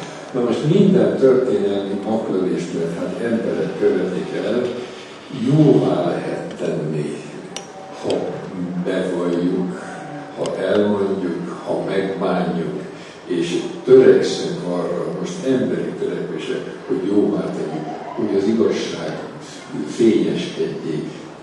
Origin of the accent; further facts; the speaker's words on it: Hungary; mert magyar vagyok ennek a társadalomnak a része